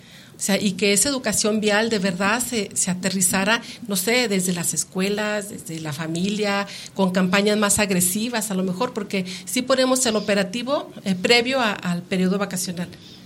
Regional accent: Mexico; también como mexicanos, yo creo que no estamos acostumbrados a...

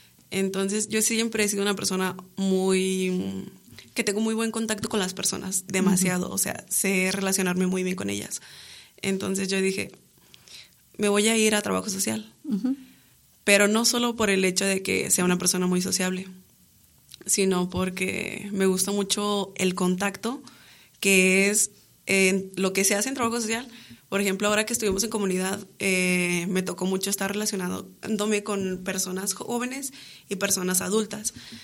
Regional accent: Canatlán, Durango, Mexico; Sí, soy de Canatlán.

